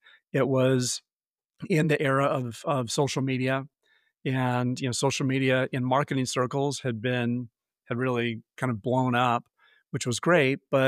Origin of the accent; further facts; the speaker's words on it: California, United States; moved away as an adult; now in Chicago, United States; I'm from California, and I kind of uprooted my life from San Francisco in 2001, moved to Chicago.